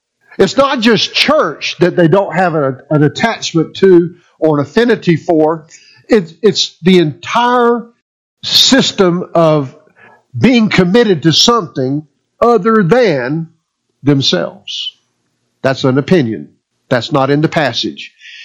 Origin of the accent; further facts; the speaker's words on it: Susanville, California, United States; I'm over here from Susanville, so nobody in Alturas except you guys know me, right?